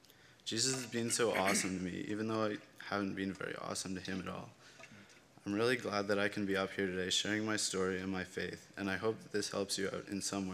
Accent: Ontario, Canada; also born or lived in St. Catharines; I was born in St. Catharines, Ontario, and lived there until I was about 6 when we moved up here to the Sioux.

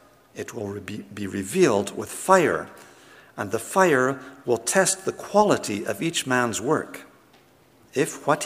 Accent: Saskatoon, Saskatchewan, Canada; I grew up in Saskatoon, Saskatchewan.

